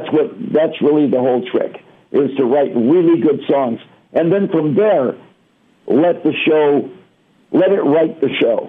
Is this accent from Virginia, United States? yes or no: no; Detroit, Michigan, United States; now in Phoenix, United States; I'm from Detroit, so I'm a Tigers, Lions, Red Wings, you know.